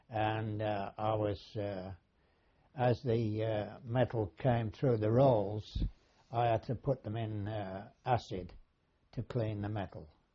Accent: Birmingham, West Midlands, United Kingdom; born there; I was born in Borstal Heath, Birmingham.

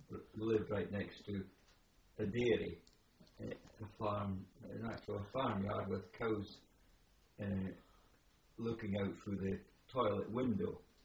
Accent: Scotland, United Kingdom; born there; I was born in Bertram, 1921, on the 9th of January.

